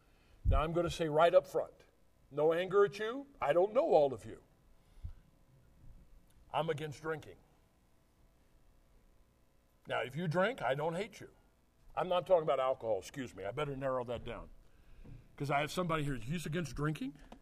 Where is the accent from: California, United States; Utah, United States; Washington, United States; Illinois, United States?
Illinois, United States; Fieldon; I grew up in First Baptist Church of Fieldon, Illinois.